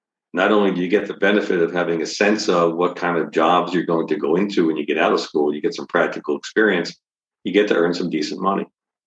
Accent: Philadelphia, Pennsylvania, United States; So I was born in South Philadelphia, spent time in West Philadelphia, and ended up in the near Northeast Philadelphia, but always in the city.

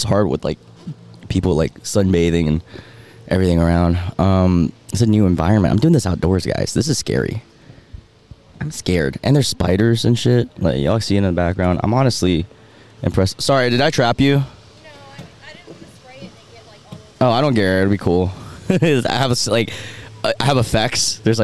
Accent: Greensboro, North Carolina, United States; And I'm from Greensboro, so Greensboro doesn't really have like... We're like 3 hours from the beach, but 1 hour from a lake.

